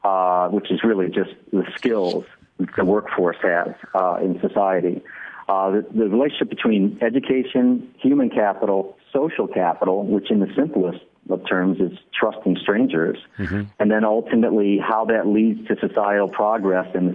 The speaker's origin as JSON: {"language": "English", "region": "New York", "country": "United States", "tie": "born or raised there", "also_born_or_lived": "California", "moved": "as an adult", "lives_now": "Singapore", "said": "I grew up in upstate New York and spent quite a few years out in California as well."}